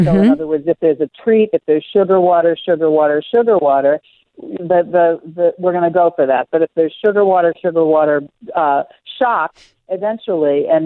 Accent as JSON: {"language": "English", "town": "St. Louis", "region": "Missouri", "country": "United States", "tie": "born or raised there", "said": "to talk about growing up in Jim Crow, St. Louis"}